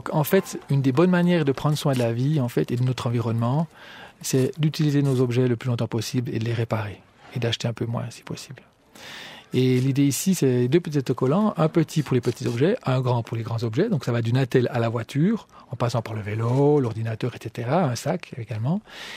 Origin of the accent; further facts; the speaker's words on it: Jura, Switzerland; now in La Chaux-de-Fonds, Switzerland; j'ai 46 ans, je suis jurassien d'origine